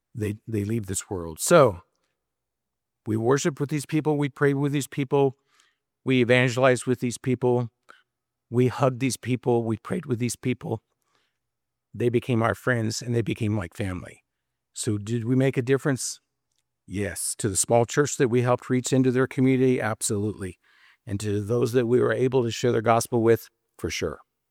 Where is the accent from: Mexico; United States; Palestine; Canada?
Mexico; I grew up in Mexico and saw what an English-speaking family could do there.